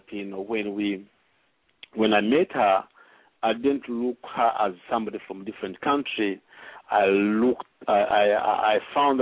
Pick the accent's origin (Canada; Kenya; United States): Kenya; also born or lived in Rwanda / Uganda; I come from Rwanda originally. I grew up in Uganda and also grew up in Kenya all my life as a teenager. So we met in Nairobi, in Kenya